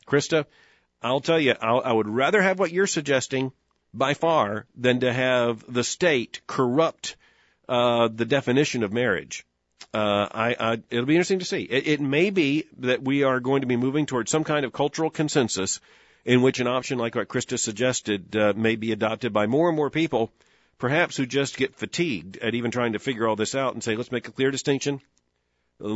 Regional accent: Florida, United States; I'm a native of Florida. I grew up in Florida. Florida's been through so many transformations.

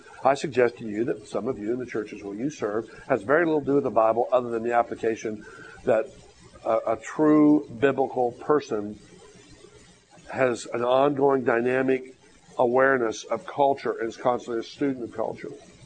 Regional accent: Ohio, United States; also born or lived in Texas; Well, I'm from Northeast Ohio.

